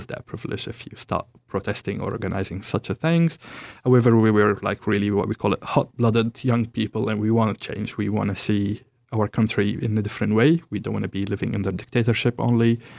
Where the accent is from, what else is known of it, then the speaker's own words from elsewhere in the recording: Damascus, Damascus Governorate, Syria; English is a second language; I grew up in a privileged family, considered one of the original founder families of the city Damascus